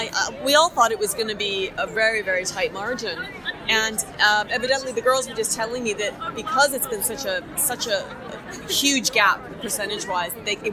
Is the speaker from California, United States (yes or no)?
no; Boston, Massachusetts, United States; I'm from Boston originally, but I've been here 18 years, so now I can vote in this country.